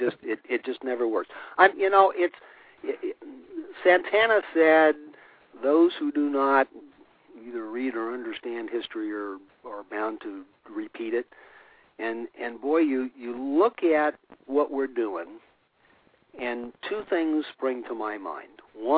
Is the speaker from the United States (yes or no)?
yes; Hayfork, California, United States; Right here in my hometown of Hay Fork, California, it's $3.99 a gallon for diesel